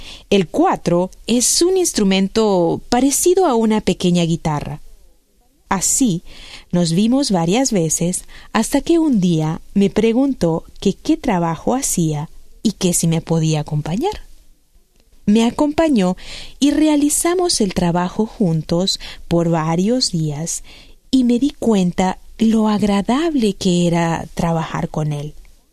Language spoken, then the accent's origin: Spanish; Bogotá, Colombia; soy de Bogotá, Colombia. Vivo con mi esposo desde hace 14 años.